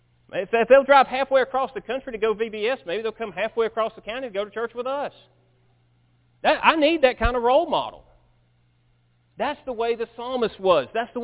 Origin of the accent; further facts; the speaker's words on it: Birmingham, Alabama, United States; But as many of you guys know, I grew up in Birmingham.